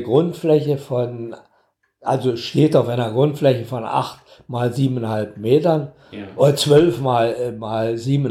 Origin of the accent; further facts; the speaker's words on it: Spremberg, Brandenburg, Germany; Ich komme aus Spremberg, ein Textil, eigentlich eine Textilgegend, so wie die ganze Lausitz es war.